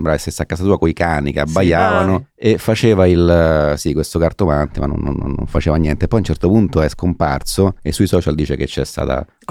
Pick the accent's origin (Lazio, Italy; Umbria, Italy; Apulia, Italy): Lazio, Italy; Rome; No, io essendo romano penso... Ogni romano ti direbbe questa cosa